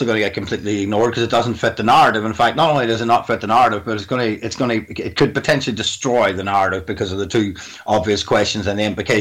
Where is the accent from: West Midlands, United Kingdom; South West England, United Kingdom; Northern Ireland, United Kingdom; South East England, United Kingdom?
Northern Ireland, United Kingdom; moved away; I mean, I'm not completely Irish. I'm half Irish, and I was brought up in Northern Ireland, was in the UK.